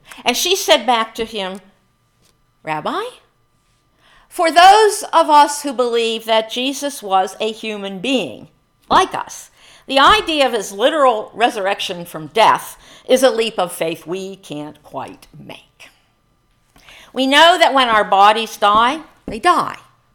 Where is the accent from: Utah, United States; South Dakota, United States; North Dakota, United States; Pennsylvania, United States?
Pennsylvania, United States; even though I grew up in Pennsylvania, where it's not as cold usually as here.